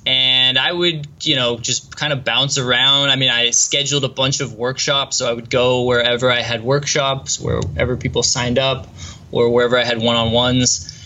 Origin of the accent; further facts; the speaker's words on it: United States; I thought, oh, I'm American. I can go to every country in Europe, no problem.